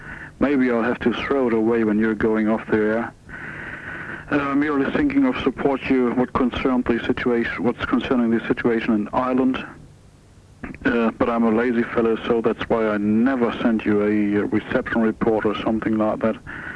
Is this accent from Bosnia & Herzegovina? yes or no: no; Germany; English is a second language; now in The Hague, Netherlands